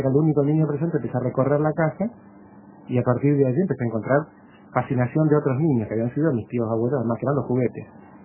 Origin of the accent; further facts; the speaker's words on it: Córdoba, Argentina; born there; Yo nací en Córdoba y veía a los marinos cuando eran muy pequeños.